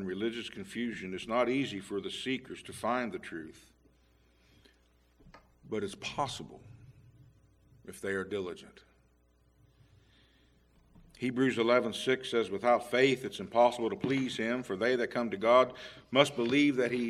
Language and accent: English; United States; I'm a transplant from Washington County, but I'm up here now.